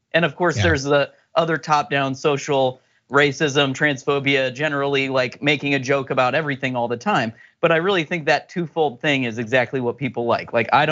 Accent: Ohio, United States; I'm from Ohio and I still have family there.

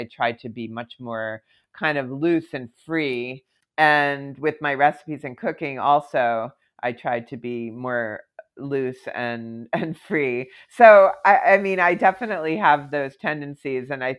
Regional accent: Philadelphia, Pennsylvania, United States; also born or lived in Colorado; now in New York, United States; But I had always come to New York as a kid because I grew up in Philadelphia. And so I had a certain familiarity with it.

